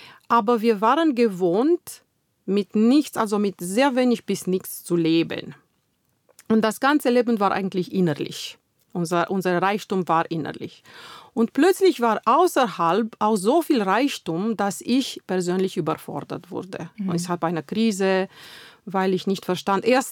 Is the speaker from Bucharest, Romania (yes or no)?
yes; Bucharest, Romania; in meiner Heimat, in Bukarest